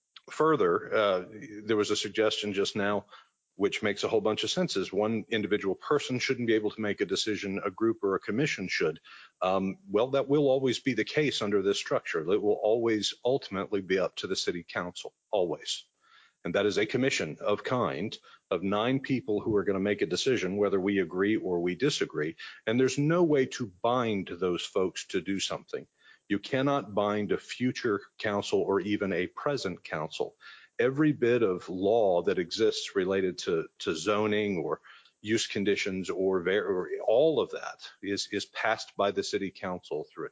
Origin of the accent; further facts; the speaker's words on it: Atlanta, Georgia, United States; I grew up in Atlanta. I've been here for 25 years, lived downtown for 20